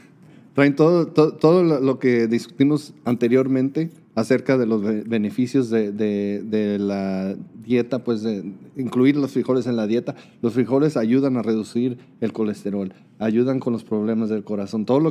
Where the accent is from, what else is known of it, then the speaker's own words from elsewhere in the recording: Mexico; es parte de lo que somos los mexicanos por miles de años.